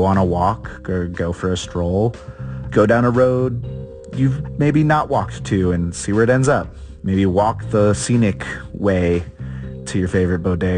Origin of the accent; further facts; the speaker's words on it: Cleveland, Ohio, United States; growing up in Cleveland area, we have Lake Erie is always north.